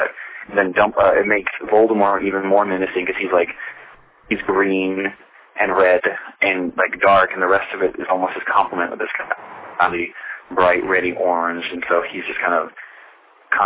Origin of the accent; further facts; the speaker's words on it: California, United States; Hey. I'm from Southern California. Right now I'm in Irvine in the garage of my office.